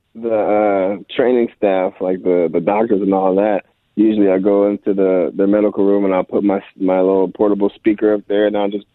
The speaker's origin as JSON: {"language": "English", "town": "San Bernardino", "region": "California", "country": "United States", "said": "I was from San Bernardino, so I had some family come travel up and come see me."}